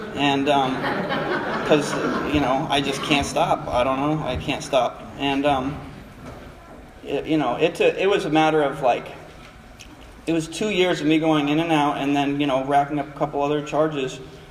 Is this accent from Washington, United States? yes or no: yes; Washington, United States; also born or lived in Minnesota / New York; I was born in Washington State, moved across the country to Minnesota, and then New York, and then back to Washington.